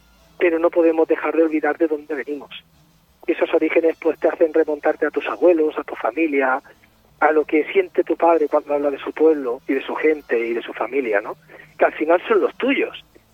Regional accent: Extremadura, Spain; un saludo enorme a todos los oyentes extremeños de mi tierra querida.

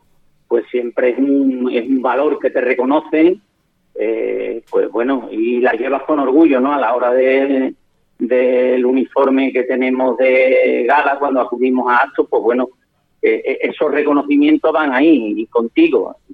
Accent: Monesterio, Extremadura, Spain; y a todo mi pueblo de Monesterio.

